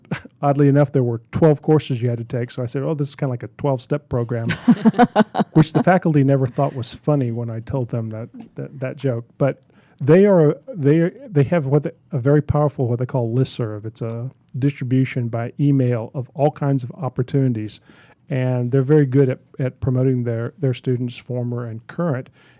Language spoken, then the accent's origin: English; Texas, United States; Then there are a couple of reminiscences of me growing up in Texas, and particularly with my family, my father, mother, and my sister.